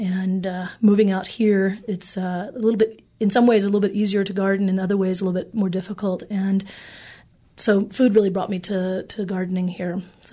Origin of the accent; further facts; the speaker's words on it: Texas, United States; Well, I grew up gardening in Central Texas